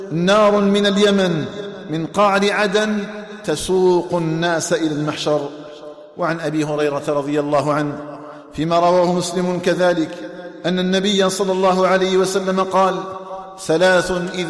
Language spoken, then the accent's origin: Arabic; Algeria; اللهم اجعل بلدنا الجزائر آمنا مطمئنا